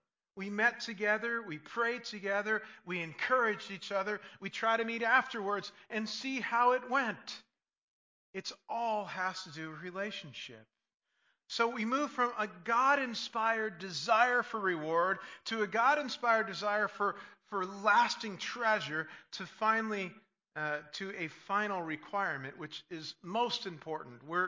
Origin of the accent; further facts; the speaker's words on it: New York, United States; I grew up outside of New York, which is even more aggressive than New Jersey, right?